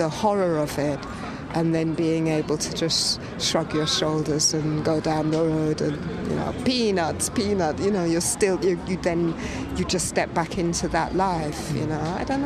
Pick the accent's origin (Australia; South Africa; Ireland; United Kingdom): United Kingdom; England; I was born and raised in England. I have a son, love of my life. Yeah, I spent all of my younger years living in England and hearing stories from my mother, who is Jamaican